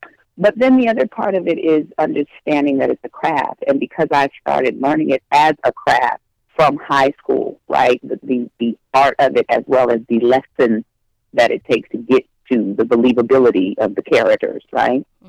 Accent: Colorado, United States; So growing up in Colorado, not a lot of performing arts school options at that time.

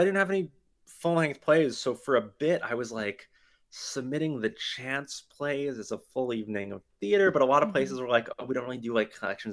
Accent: Dobbs Ferry, New York, United States; also born or lived in Philadelphia; I grew up in a town called Dobbs Ferry, which is like somewhere between Yonkers and Sleepy Hollow

